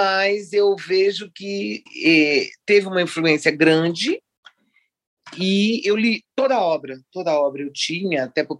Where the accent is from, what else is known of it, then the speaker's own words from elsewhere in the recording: Brasília, Federal District, Brazil; also born or lived in Rio de Janeiro; eu sou de Brasília. Quer dizer, eu moro em Brasília, eu sou de Brasília. Eu moro há tantos anos aqui, fiz minha vida, estudei aqui